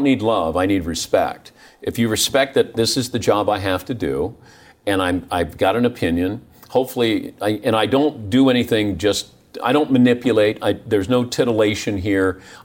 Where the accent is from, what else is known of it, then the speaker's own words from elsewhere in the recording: Ohio, United States; if I grew up in Ohio and to talk about Ohio State and be critical of Urban Meyer, that's my job.